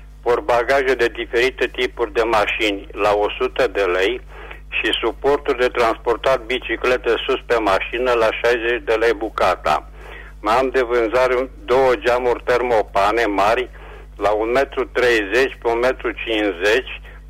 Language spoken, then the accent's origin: Romanian; Reșița, Caraș-Severin, Romania; sunt din Reșița